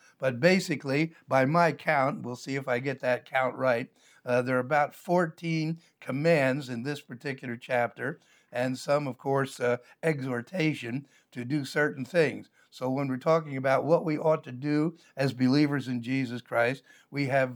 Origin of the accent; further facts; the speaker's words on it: Pennsylvania, United States; Philadelphia, which, of course, is a city back in my home state of Pennsylvania.